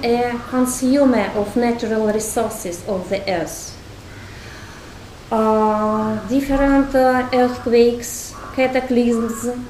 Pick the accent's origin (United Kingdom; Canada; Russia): Russia; English is a second language; I'm from Russia.